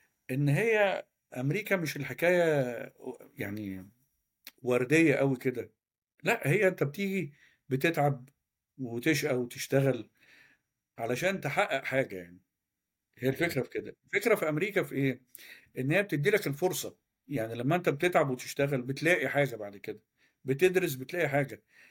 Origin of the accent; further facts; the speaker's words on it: Cairo, Cairo Governorate, Egypt; أنا من القاهرة